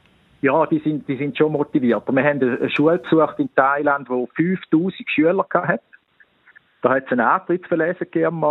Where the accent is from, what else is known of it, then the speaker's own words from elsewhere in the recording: Switzerland; bei uns in der Schweiz